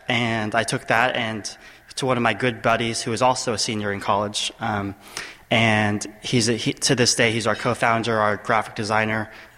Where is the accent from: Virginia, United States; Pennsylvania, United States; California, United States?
California, United States; San Francisco; I'm from San Francisco, and so over spring break, I met with an angel investor.